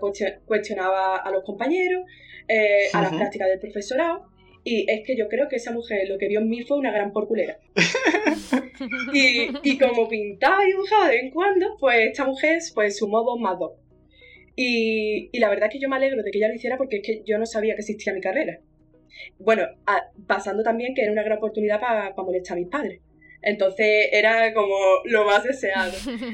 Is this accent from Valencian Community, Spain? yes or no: no; Malaga, Andalusia, Spain; yo me imaginaba a los artistas de pequeña, como era en el Renacimiento, pintando bóvedas y frescos, y en Málaga no hay.